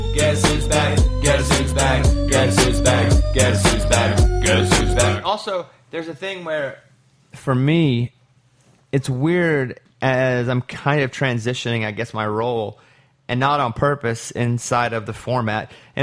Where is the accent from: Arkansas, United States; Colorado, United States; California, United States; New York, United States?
Arkansas, United States; I'm from Arkansas, so. And in Arkansas, you love